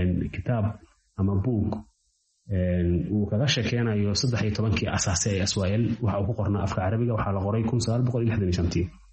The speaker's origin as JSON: {"language": "Somali", "town": "Bosaso", "region": "Bari", "country": "Somalia", "tie": "born or raised there", "also_born_or_lived": "Mogadishu", "said": "anigu waxaan ku dhashay Muqdisho bilowgii 80-meeyadii. Waxaan dugsi hoose dhexe iyo sareba aan ku bartay magaalada Boosaaso."}